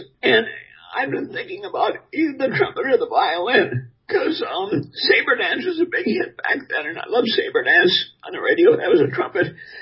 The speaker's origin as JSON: {"language": "English", "town": "Milwaukee", "region": "Wisconsin", "country": "United States", "tie": "born or raised there", "said": "Milwaukee."}